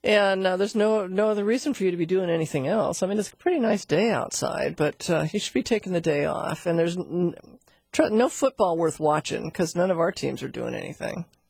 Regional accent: Seattle, Washington, United States; I grew up Husky. I grew up in Laurelhurst, which is right by the stadium.

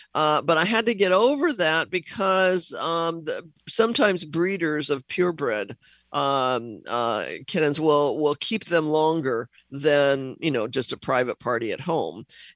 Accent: Seattle, Washington, United States; when I grew up in Seattle, we didn't have an overpopulation, you know, of cats and dogs.

